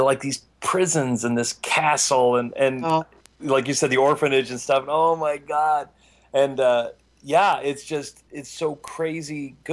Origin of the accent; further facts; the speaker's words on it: Colorado, United States; I was raised in Colorado.